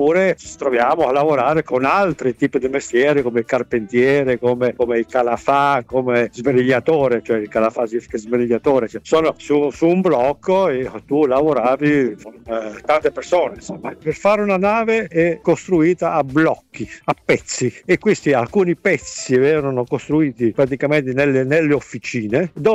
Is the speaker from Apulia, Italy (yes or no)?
yes; San Ferdinando di Puglia, Apulia, Italy; moved away as an adult; per me che venivo praticamente da un paese, io vengo dalla Puglia, San Ferdinando di Puglia. Sono come tanti giovani che si è diplomato al sud, dopo non avendo lavoro si è trasferito al nord.